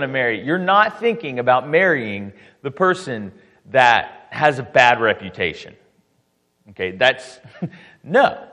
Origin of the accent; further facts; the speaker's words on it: Memphis, Tennessee, United States; also born or lived in Bermuda; now in Murfreesboro, United States; I am from Bermuda. I don't have a cool accent, though. I only lived there for a short time. I spent most of my life in Memphis, Tennessee. That's where I grew up. And my journeys brought me here to Murfreesboro, where I met my wife